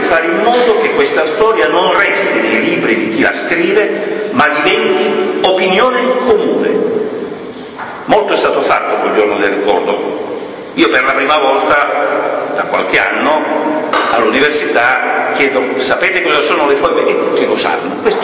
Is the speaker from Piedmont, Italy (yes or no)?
yes; Turin, Piedmont, Italy; A Torino, io vengo da Torino